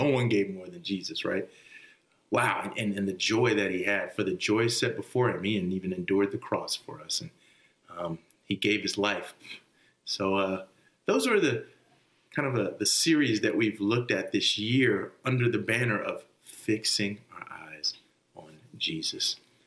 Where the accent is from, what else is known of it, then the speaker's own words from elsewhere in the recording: Texas, United States; I grew up in Texas, and for many years, I'm a Texan, you know, so proud.